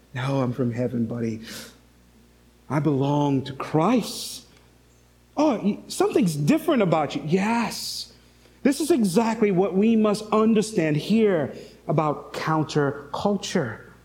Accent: St. Lucia; accent: St. Lucian; now in United States; I've been in the U.S. for 24 years. And you think my accent would be a little different, but it's not. I still speak like a St. Lucian. Certain words I say sound like a St. Lucian, and I can't do nothing about it.

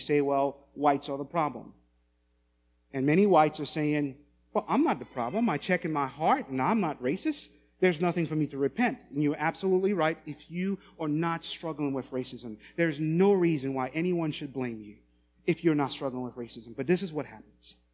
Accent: St. Lucia; I'm the pastor at First Baptist Church of Lockport. I'm from St. Lucia.

